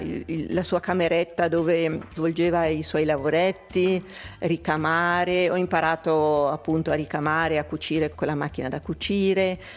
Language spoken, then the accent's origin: Italian; Muralto, Ticino, Switzerland; Esattamente, sì, a Muralto.